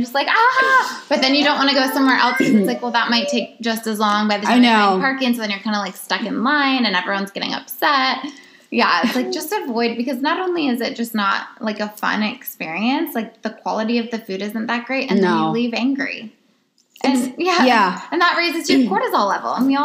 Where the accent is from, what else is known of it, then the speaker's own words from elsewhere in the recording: United Kingdom; accent: British; wouldn't have been able to get me, quote unquote, if I still had a British accent. But no, I wish I had my accent still.